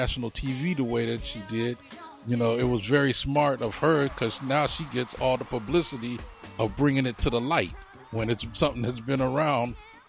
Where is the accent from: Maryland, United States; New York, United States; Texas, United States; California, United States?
California, United States; I came from California, and they were lightweight doing what they would call freak dancing, but it was nothing like what it is that was going on in Miami.